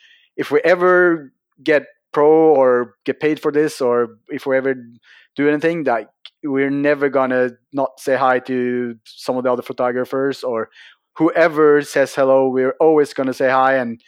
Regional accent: Norway; We're from Norway. We try to be friendly to everyone.

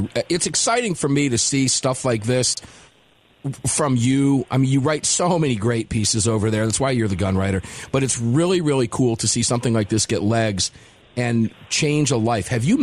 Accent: Florida, United States; Now, of course, you know I'm from Florida, so I know a little bit about the Baker Act stuff that goes on down there.

